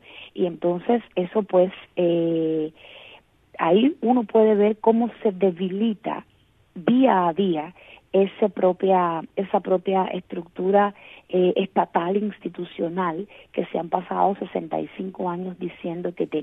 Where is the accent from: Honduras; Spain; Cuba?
Cuba; y también como cubana dentro de Cuba